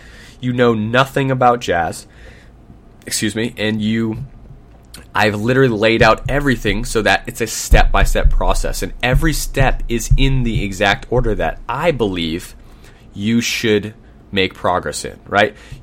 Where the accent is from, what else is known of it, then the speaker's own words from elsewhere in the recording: Boston, Massachusetts, United States; now in Sacramento, United States; I'm in Sacramento. I'm originally from Boston.